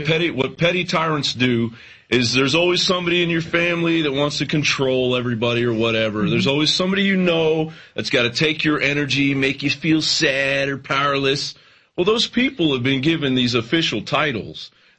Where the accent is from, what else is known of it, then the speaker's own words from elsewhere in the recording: United States; I was raised under the Constitution and Declaration of Independence. I'm an American citizen.